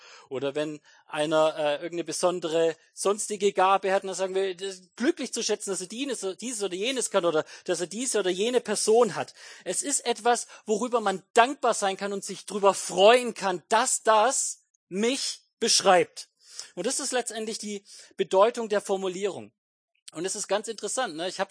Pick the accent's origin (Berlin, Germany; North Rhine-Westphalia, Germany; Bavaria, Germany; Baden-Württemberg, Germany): Baden-Württemberg, Germany; Waldtann; ich komme aus dem wunderschönen Waldtann, und dort gibt es nebenan ein Dörfchen